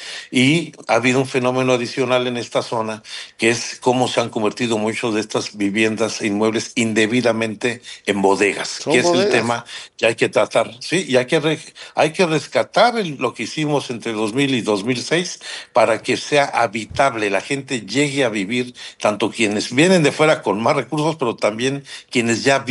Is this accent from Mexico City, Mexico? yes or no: yes; San Miguel Chapultepec, Mexico City, Mexico; Yo soy originario de San Miguel Chapultepec también